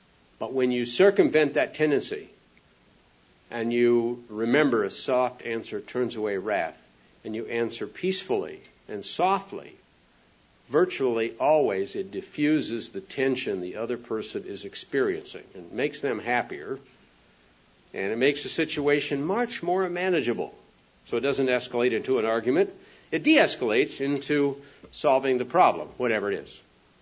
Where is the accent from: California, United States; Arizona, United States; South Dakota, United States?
South Dakota, United States; And being a landlubber that I grew up being in South Dakota, I had no clue how in the world you could possibly sail into the wind.